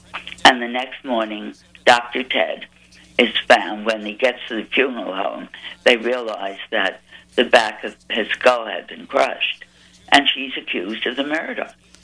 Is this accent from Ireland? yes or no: yes; Ireland; Well, I'm an Irish storyteller.